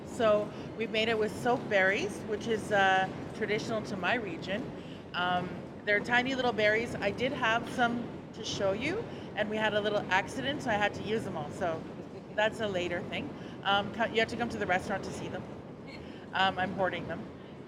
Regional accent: Bella Coola, British Columbia, Canada; I am from the New Hulk Nation in Bella Coola.

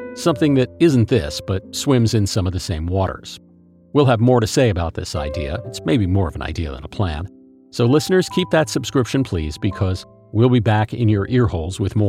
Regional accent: United States; As you know, I am an American

